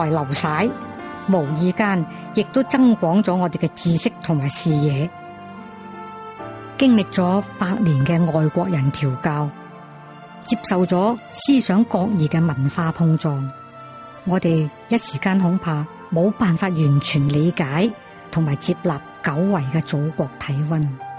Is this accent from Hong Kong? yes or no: yes; Hong Kong; 作为一个中国人，一个普通的香港市民，我没有宏大的理论，但是我知道我爱国